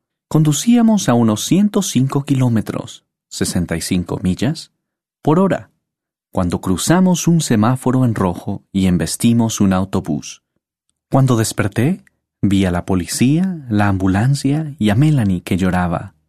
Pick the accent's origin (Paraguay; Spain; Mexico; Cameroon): Mexico; moved away as an adult; also born or lived in Germany; Alemania era diferente a mi país natal, México, pero me integré a la cultura y aprendí el idioma con rapidez.